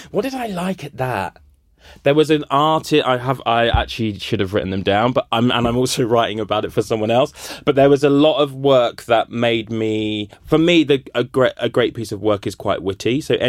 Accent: Brighton, South East England, United Kingdom; I remember when I grew up in Brighton

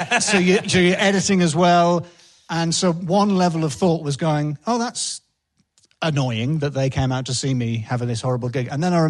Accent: England, United Kingdom; I'm quite an emotionally repressed... English northern man. I'm half Scottish

